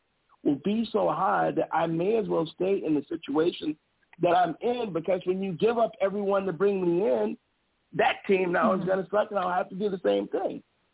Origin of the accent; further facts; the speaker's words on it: Chicago, Illinois, United States; So, like I said, I'm from Chicago. I'm a Bulls fan, but I've covered the Suns for the last 11 years now.